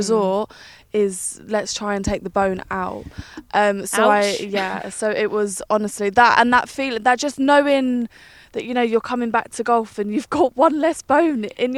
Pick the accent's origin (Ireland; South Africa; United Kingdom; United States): United Kingdom; England; my mum was from Cork. So even though I have Irish in my family, you know, I was from England